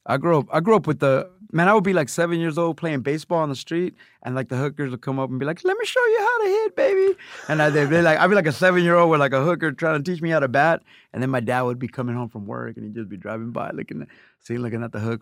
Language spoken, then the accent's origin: English; Los Angeles, California, United States; But I really grew up, that's where I was born, but I really grew up in Mid-City on La Brea and Washington.